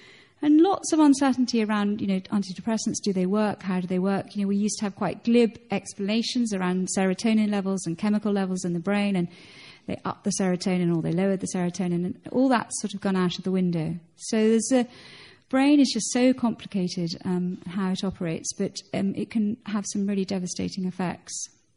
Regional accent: England, United Kingdom; we're very bad as English, and we say we're fine.

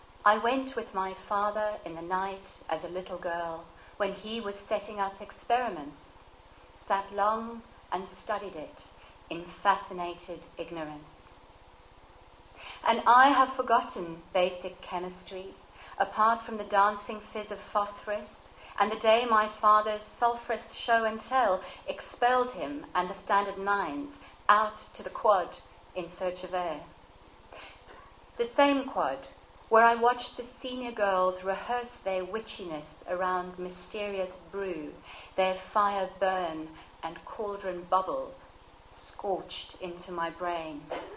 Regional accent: Eastern Cape, South Africa; And I grew up in the Eastern Cape

